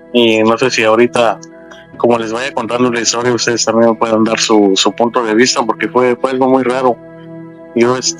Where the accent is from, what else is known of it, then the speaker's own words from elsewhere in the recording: Mexico; pues como mexicanos todos celebramos y empezamos a recordar, a poner los altares y todo eso en nuestras comunidades.